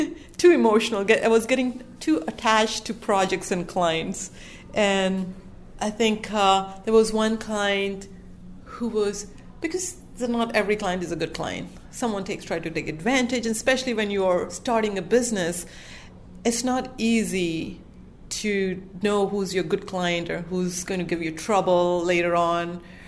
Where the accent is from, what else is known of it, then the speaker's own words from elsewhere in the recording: India; I'm from India. I don't have experience here.